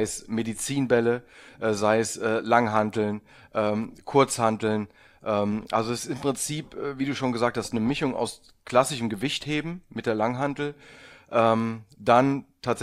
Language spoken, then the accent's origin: German; Trier, Rhineland-Palatinate, Germany; Bin aus Trier eigentlich.